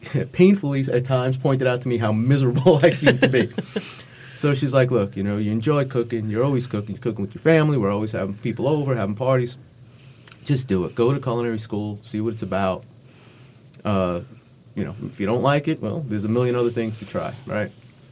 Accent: Jersey City, New Jersey, United States; I grew up in Jersey City, New Jersey, where my family had a bar and grill kind of establishment, right, a neighborhood kind of place.

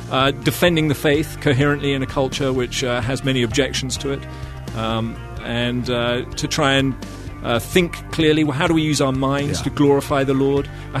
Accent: England, United Kingdom; now in United States; Yes, I mean, when I was in England, I was plainly mainly working in evangelism and evangelistic ministry

